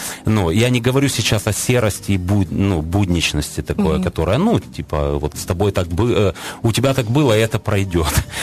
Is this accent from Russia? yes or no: no; Zaporizhzhia, Zaporizhzhia Oblast, Ukraine; потому что я сам из Запорожья.